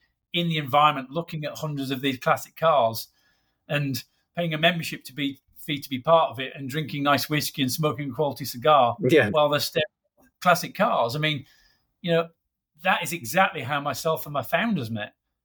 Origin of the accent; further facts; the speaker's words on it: United Kingdom; I'm a Brit and I build a British product.